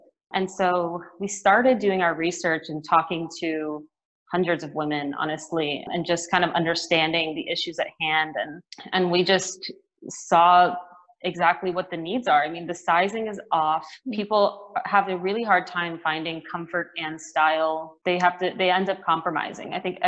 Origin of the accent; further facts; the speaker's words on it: Irvine, California, United States; I come from Irvine, California in SoCal.